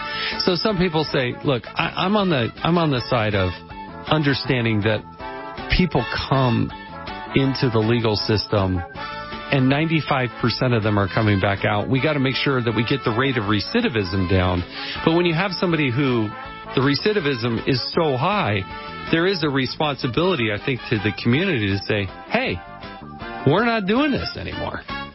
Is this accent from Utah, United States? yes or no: yes; Utah, United States; I'm going back to my home state of Utah, starting it off.